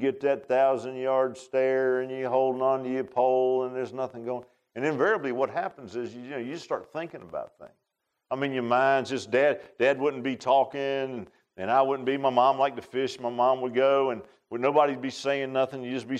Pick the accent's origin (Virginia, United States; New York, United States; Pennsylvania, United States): Virginia, United States; Virginia Beach; I grew up in Virginia Beach, and lived near the bay, on the bay side of things, and not that far from the ocean side